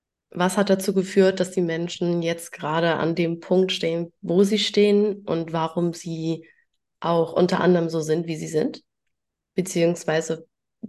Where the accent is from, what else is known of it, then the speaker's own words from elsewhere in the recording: Germany; Ich komme auch aus dem Dorf, also bin eigentlich ja, in einem ziemlich kleinen Dorf an der holländischen Grenze groß geworden.